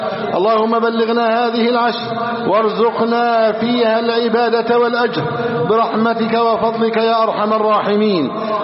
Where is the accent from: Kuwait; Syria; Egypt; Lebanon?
Egypt